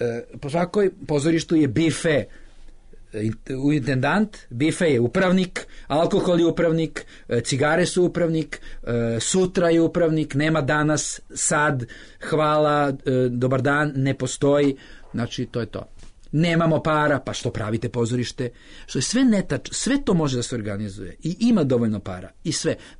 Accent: Serbia; ja dolazim iz Srbije.

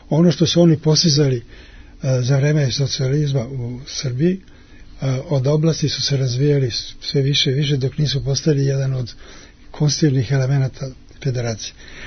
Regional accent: North Macedonia; kod nas u Makedoniji

